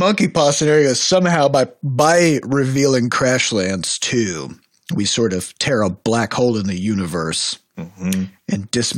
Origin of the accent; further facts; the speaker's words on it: Iowa, United States; I think we have a big problem because we're from Iowa.